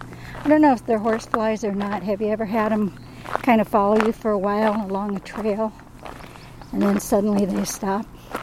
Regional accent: Nebraska, United States; When I grew up out in Nebraska, you could always see the big storms coming because everything's so flat out there.

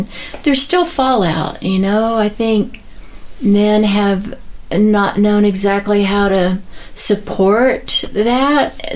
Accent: Amarillo, Texas, United States; also born or lived in Austin, Texas; found myself in all kinds of scenarios in Austin, Texas in the 70s. It was an idyllic place after growing up near Amarillo, Texas

